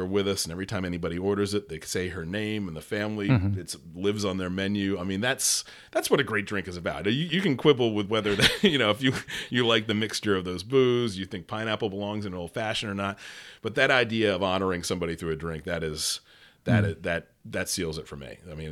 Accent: Northeast, United States; I'm from the Northeast mm-hmm. originally, so scallops right. were very prevalent.

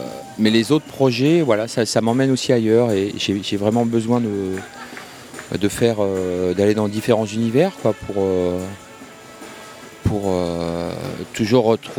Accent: Nevers, Bourgogne-Franche-Comté, France; moi je suis originaire de Nevers, dans la Nièvre.

